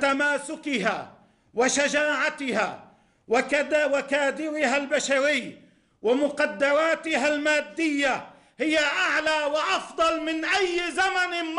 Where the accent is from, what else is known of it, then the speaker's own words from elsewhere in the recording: Lebanon; والتطورات عندنا في لبنان وفي المنطقة وما يجري حولنا